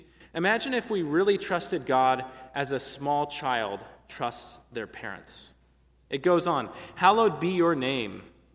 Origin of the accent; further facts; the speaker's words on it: California, United States; when I was growing up in California, we were kind of a middle-class family, but the house we moved into had a pool in the backyard